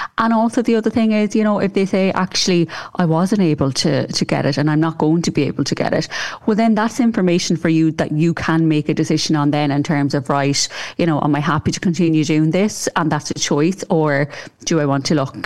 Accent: Ireland; I think as Irish in particular, we're great for the sandwich approach where we'll just shove the the awkward question, you know, in the middle of the meeting.

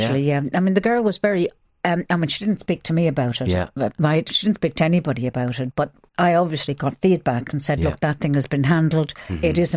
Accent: Ireland; because we're all Irish Catholics.

